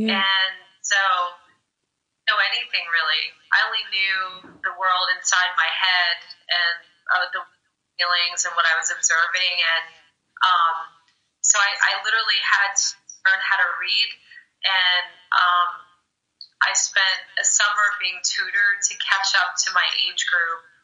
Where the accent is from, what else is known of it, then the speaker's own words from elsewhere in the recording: Jersey City, New Jersey, United States; also born or lived in Hunterdon County; I grew up in Jersey City, New Jersey, and they kept widening the net.